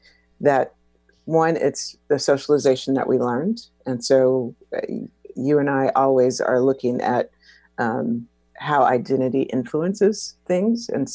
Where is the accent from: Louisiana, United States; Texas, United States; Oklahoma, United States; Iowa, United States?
Texas, United States; Houston; I'm originally from Houston, Texas. I always lead with that. And right now I kind of moved between New York City and Oakland